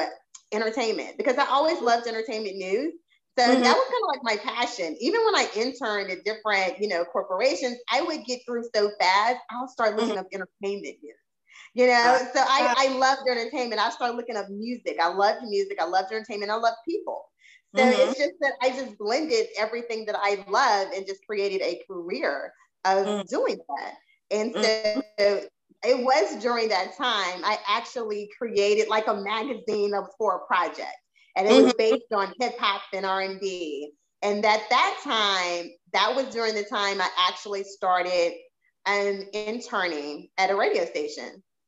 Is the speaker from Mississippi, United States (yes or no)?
yes; Jackson, Mississippi, United States; I did, but I grew up in Jackson. A lot of my family went to Jackson State University.